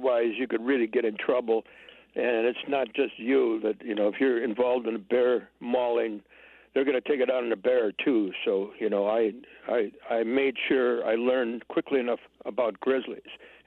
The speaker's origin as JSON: {"language": "English", "region": "Michigan", "country": "United States", "tie": "born or raised there", "said": "You know, I grew up in Michigan, and my boyhood wild places were swamps and river bottoms and woods."}